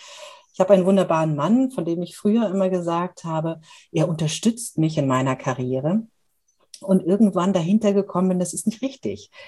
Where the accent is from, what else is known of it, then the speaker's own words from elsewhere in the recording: Munich, Bavaria, Germany; born there; bin gebürtige Münchnerin, das hört man vielleicht nicht ganz so stark, aber wenn ich mit meiner bayerischen Freundin Julia Knorr, die ich auch heute Abend noch treffe, rede, dann verfalle ich immer wieder in so einen leicht bayerischen Singsang